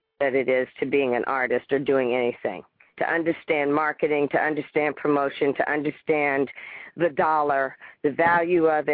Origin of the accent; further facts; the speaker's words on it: Southern US, United States; because I come from the South.